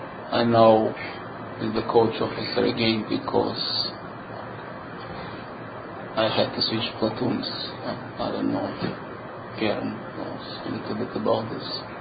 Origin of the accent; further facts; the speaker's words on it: Israel; moved away as an adult; now in Canada; Yes, I immigrated from Israel. I was in Toronto for 10 days.